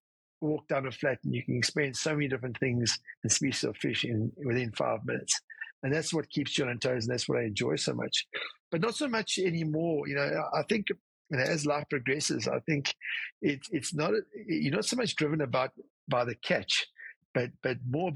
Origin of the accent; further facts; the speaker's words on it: South Africa; it's being a South African and growing up in South Africa, and sort of the path which we've been through, in the sense that we live at the point of Africa